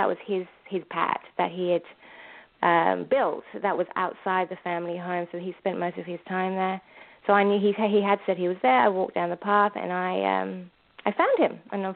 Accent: London, United Kingdom; a fair distance from where I grew up in North London.

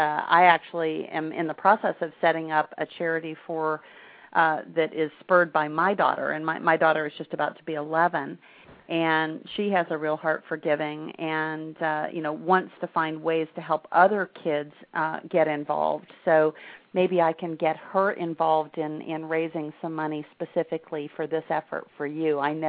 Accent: Wisconsin, United States; I grew up in Wisconsin and went ice skating and have been to hockey games.

